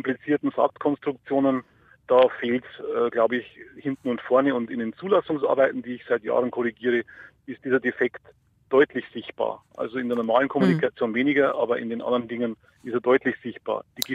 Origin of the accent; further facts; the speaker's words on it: Regensburg, Bavaria, Germany; Ich bin aus Regensburg, nicht aus Hamburg.